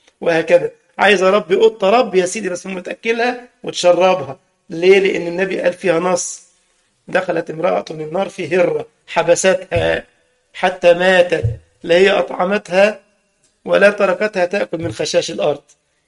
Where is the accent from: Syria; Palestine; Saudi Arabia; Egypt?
Egypt; كان عندي محاضرة في مكان في القاهرة عندنا في مصر